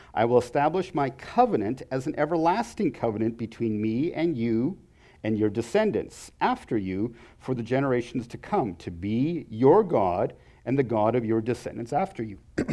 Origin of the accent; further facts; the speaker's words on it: Vancouver, British Columbia, Canada; where I grew up in Vancouver. It rains 300 days a year.